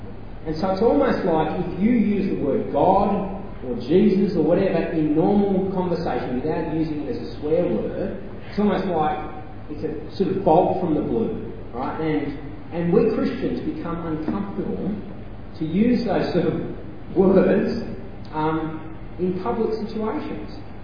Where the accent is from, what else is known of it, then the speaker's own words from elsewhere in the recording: Australia; Because how you relate to one another as Australian males is you have to put one another down.